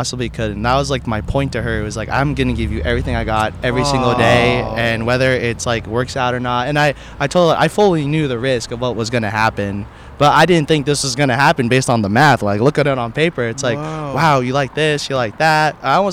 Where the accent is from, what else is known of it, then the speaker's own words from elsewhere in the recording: Philippines; I mean, the joke is because I'm Filipino, so I would love, like, a Filipino one.